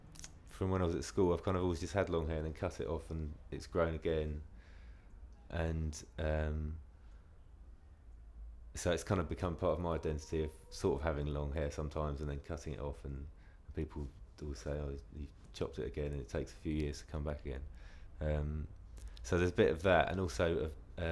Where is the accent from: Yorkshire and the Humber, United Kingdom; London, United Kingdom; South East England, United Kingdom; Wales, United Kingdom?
South East England, United Kingdom; Canterbury; I'm 34, and I come from Canterbury.